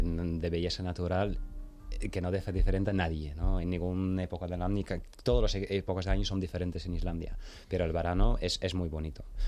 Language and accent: Spanish; Netherlands; Spanish is a second language; Como buen holandés, he tenido que viajar también en bicicleta.